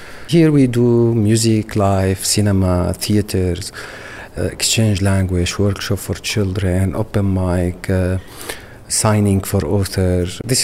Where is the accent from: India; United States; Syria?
Syria; English is a second language; now in Amsterdam, Netherlands; I'm from Syria.